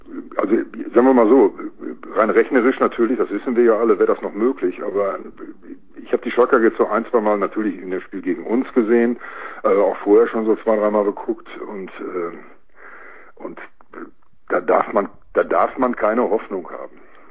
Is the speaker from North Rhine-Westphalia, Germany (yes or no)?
yes; Dortmund, North Rhine-Westphalia, Germany; born or raised there; also born or lived in Bochum